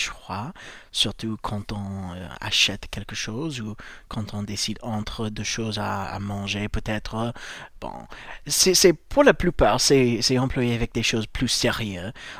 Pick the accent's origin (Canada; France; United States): United States; je suis américain